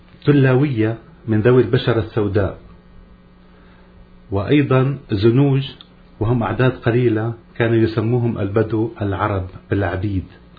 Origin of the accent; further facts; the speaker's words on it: Ein Qiniyye, Quneitra Governorate, Syria; born there; سكانها مسيحيون ودروز، وهي مسقط رأسي.